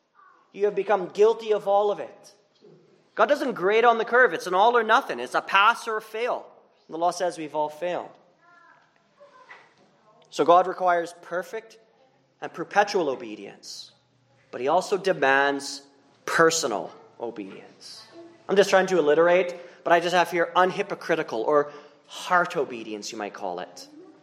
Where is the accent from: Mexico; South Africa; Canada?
Canada; And I'm not from the States. I'm not from Minnesota. I don't know where all the signs are. And I was barely going over, and that fiend, or that just cop, I mean, He gave me a ticket. No mercy. He wasn't like, hey, I see you're from Canada